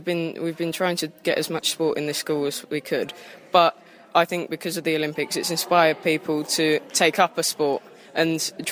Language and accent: English; Stevenage, East of England, United Kingdom; I'm 15 and I'm from Stevenage.